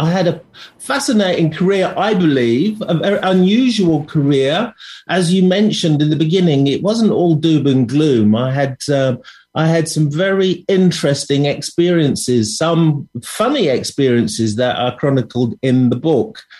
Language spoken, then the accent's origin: English; East Midlands, United Kingdom; born there; moved away as an adult; now in London, United Kingdom; I was born in Lincolnshire, actually, in a very rural county, in a very rural setting. But age 20, I moved to London